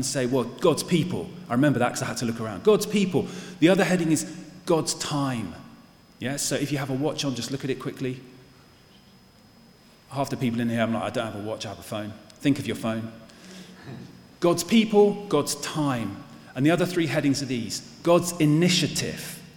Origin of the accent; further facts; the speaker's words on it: Reading, South East England, United Kingdom; I grew up in Reading, by the way. I was born in Reading, grew up in Reading. And so that's home for me.